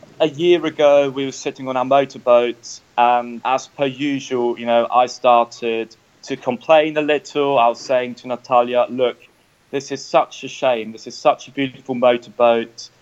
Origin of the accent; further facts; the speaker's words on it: Switzerland; I grew up in Switzerland and most of my life I lived there.